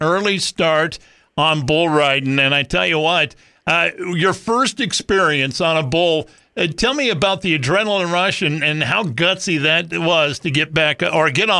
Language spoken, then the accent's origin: English; Wyoming, United States; Well, I grew up in Wyoming